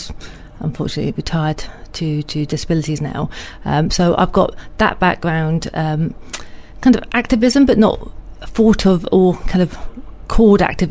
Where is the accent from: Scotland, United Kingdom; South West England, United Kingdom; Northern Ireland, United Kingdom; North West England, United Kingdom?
South West England, United Kingdom; Filton; I am from Bristol. I grew up in Filton.